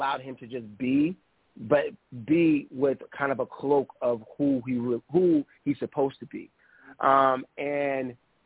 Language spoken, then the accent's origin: English; Boston, Massachusetts, United States; … and I are literally birthday twins. We're both from Boston.